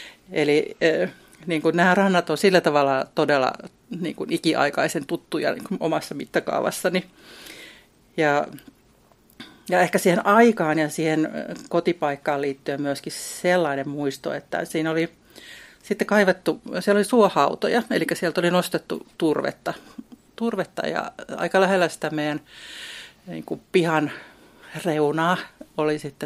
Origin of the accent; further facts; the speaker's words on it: Pieksämäki, South Savo, Finland; also born or lived in Kerava; olen kotoisin Keravalta, mutta ennen kaikkea olen kotoisin Pieksämäeltä. Tässä on Vangasjärven ranta ja itse asiassa äitini viimeinen asuinpaikka tuossa. Ja siis, olen siis kasvanut tämän saman järven rannalla